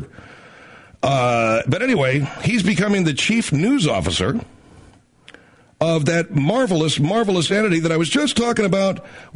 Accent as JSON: {"language": "English", "country": "United States", "said": "I mean, my people come from there. What the hell do I know about it? I'm an American."}